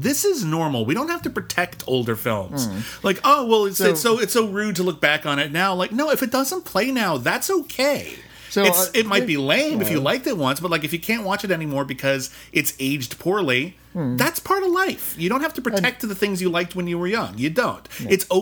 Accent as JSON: {"language": "English", "region": "East Coast", "country": "United States", "tie": "born or raised there", "said": "I'm from the East Coast and I grew up in a crappy little hick town where you had to learn to fight"}